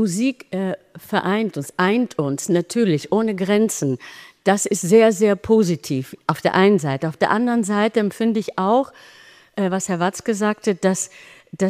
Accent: Germany; also born or lived in Greece; ich bin in Griechenland geboren, in Deutschland aufgewachsen, in Europa auch gelebt insgesamt. Aber es gibt zwei Heimatländer. Natürlich ist das für mich Griechenland und Deutschland.

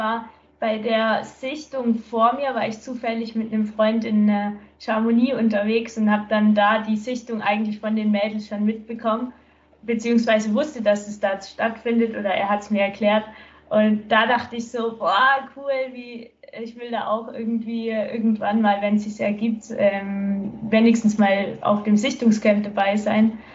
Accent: Baden-Württemberg, Germany; Ich bin in der Nähe von Stuttgart aufgewachsen.

